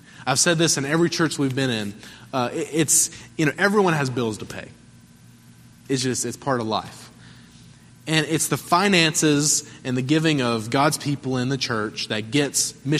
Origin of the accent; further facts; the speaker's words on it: North Carolina, United States; I grew up in North Carolina in the Bible Belt, churches on every street corner.